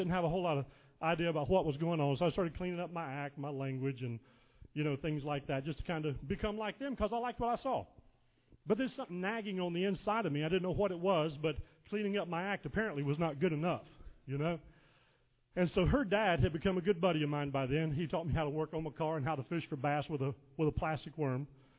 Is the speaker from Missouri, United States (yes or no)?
no; Thomasville, North Carolina, United States; I grew up in North Carolina, in Thomasville, where they make the furniture.